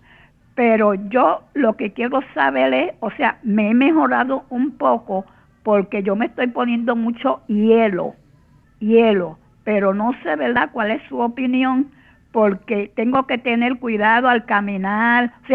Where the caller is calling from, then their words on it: Carolina, Puerto Rico; Yo vivo aquí en Carolina.